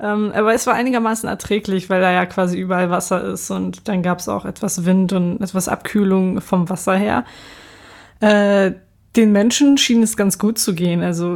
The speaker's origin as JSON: {"language": "German", "region": "Hamburg", "country": "Germany"}